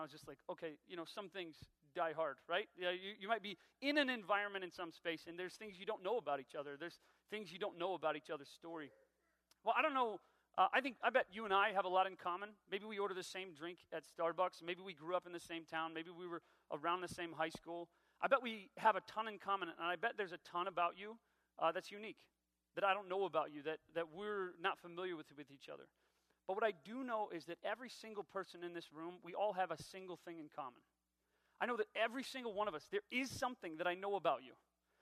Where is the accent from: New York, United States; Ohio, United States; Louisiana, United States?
Ohio, United States; Dayton; also born or lived in Centerville; I grew up here in Dayton, Ohio, grew up here in South Dayton. I started out in a little neighborhood called Springboro.